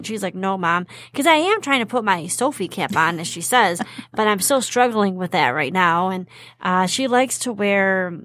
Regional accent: Dearborn, Michigan, United States; I literally took the bus twice my entire life to Fairlane Mall. Okay, I grew up in Dearborn.

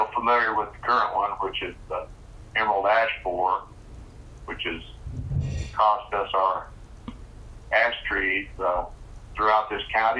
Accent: Iowa, United States; I grew up in Iowa, so I'm pretty much bonded to our landscape, being kind of an outdoor person.

